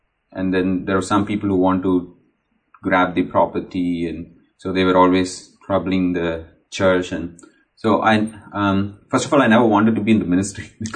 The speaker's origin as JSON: {"language": "English", "country": "India", "said": "Because being an Indian, when I go out of my state, I'm not able to connect with other people because I don't know Hindi."}